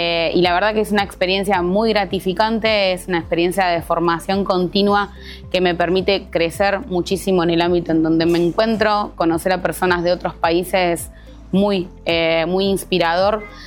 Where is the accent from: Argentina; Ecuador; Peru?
Argentina; soy de Argentina